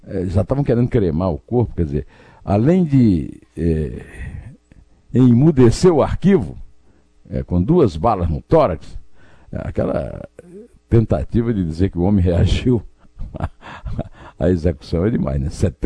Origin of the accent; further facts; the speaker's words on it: Northeast Region, Brazil; Eu sou nordestino e falo Rodoanel, assim como você